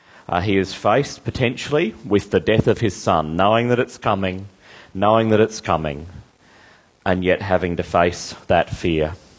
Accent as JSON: {"language": "English", "town": "Ormiston", "region": "Queensland", "country": "Australia", "tie": "born or raised there", "said": "I grew up in the Redlands. I grew up at Ormiston, near Cleveland, in the eastern suburbs."}